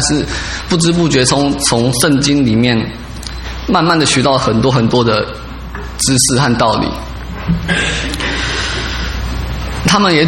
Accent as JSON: {"language": "Chinese", "country": "Taiwan", "lives_now": "United States", "said": "我来自台湾。"}